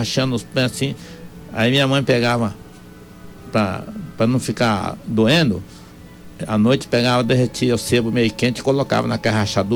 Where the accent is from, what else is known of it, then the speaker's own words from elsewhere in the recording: Jardinópolis, São Paulo, Brazil; born there; Eu nasci numa fazenda chamada Santo Antônio, no município de Jurucê, que é onde é município de Jardinópolis, mas num distrito chamado Jurucê.